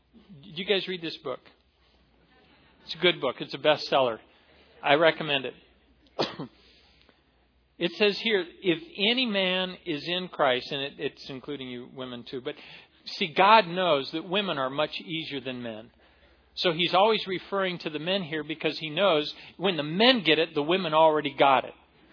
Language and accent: English; Ecuador; I grew up in South America and I have a red passport.